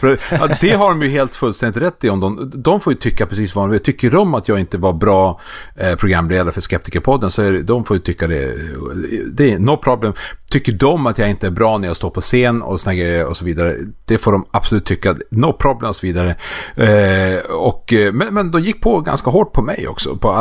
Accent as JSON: {"language": "Swedish", "town": "Skellefteå", "region": "Västerbotten County", "country": "Sweden", "tie": "born or raised there", "said": "så min hemstad Skellefteå"}